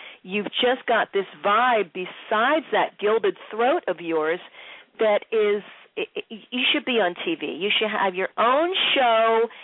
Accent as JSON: {"language": "English", "town": "Philadelphia", "region": "Pennsylvania", "country": "United States", "tie": "born or raised there", "said": "growing up in Philadelphia with my Italian brethren around me"}